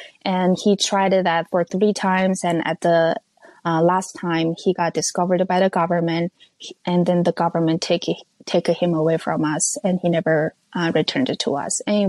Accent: North Korea; I came from North Korea.

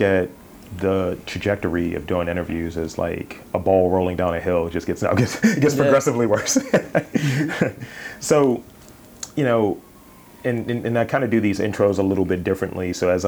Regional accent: Baltimore, Maryland, United States; I'm being from Baltimore, having cities that are like in this mid-Atlantic, northeast, that are Black cities

